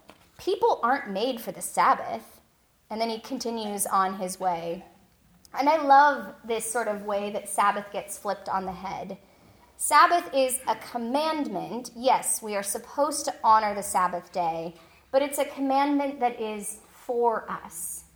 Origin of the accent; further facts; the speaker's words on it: Washington, United States; And I would swing by the grocery store because I'm from Washington and I could buy wine in the grocery store.